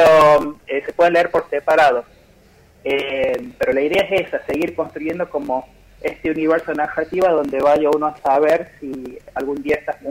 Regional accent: La Rioja, Argentina; now in Buenos Aires, Argentina; el público de La Rioja, que es como mi público primario, porque soy de ahí, soy riojano, o sea, hace 10 años que estoy en Buenos Aires y no se me va el acento

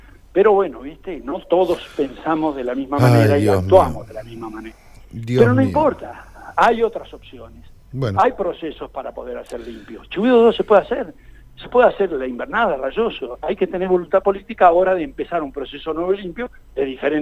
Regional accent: Argentina; Los argentinos tenemos que tener otra actitud

